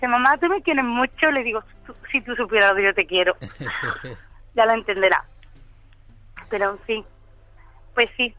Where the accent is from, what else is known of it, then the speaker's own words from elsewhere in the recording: Andalusia, Spain; Soy andaluza